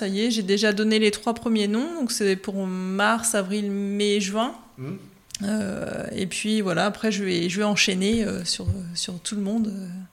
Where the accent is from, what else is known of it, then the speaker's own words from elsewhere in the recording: Normandy, France; now in Avranches, France; j'ai vécu toute mon enfance et adolescence dans l'Orne. Oui. Et c'est après mes études que je suis revenue sur Avranches. Mes grands-parents étaient de Saint-James, c'est pour ça que je suis revenue par là.